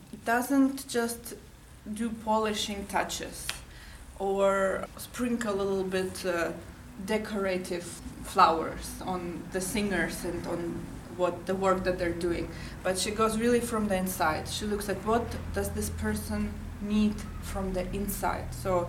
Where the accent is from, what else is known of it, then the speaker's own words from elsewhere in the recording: Russia; English is a second language; also born or lived in Canada / United States; now in Switzerland; I come originally from Russia, but have also lived quite a long time in Canada and America, and now here in Switzerland for 8 years.